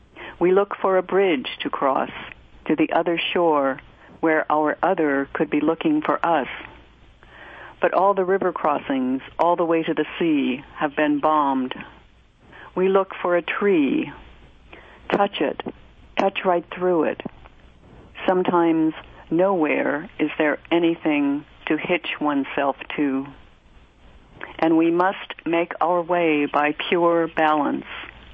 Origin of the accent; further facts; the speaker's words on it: Columbus, Ohio, United States; who just happens to be from my hometown, Columbus, Ohio.